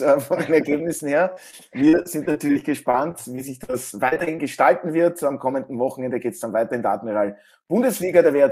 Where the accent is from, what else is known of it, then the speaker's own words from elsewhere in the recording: Burgenland, Austria; Maibaum habe ich sogar noch in meiner Jugend im Burgenland gestellt, in meinem Dorf.